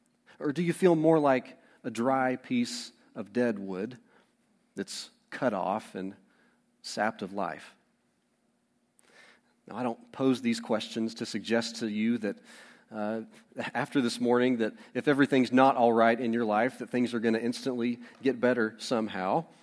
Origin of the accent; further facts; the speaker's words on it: Tennessee, United States; I grew up in East Tennessee, and I've lived here in Middle Tennessee for almost 6 years now.